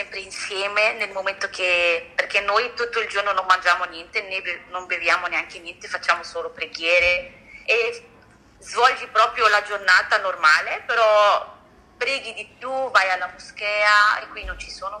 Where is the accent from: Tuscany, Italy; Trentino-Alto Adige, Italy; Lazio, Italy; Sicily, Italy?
Trentino-Alto Adige, Italy; Vipiteno; born there; sono dell'Egitto, però sono nata qui in Italia, in Alto Adige, a Vipitino.